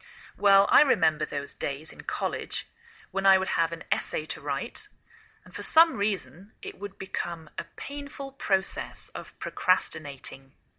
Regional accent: England, United Kingdom; now in United States

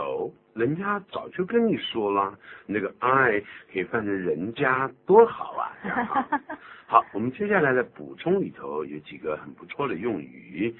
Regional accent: Shandong, China; accent: Shandong; 那想到这么一个咱们山东话讲这句话，我不要了，俺不要了

